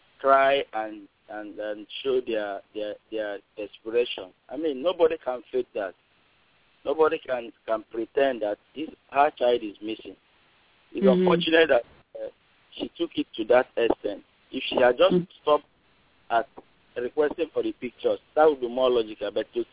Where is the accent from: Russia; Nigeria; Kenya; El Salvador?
Nigeria; now in Dallas, United States; I'm a Nigerian. I'm calling from Dallas.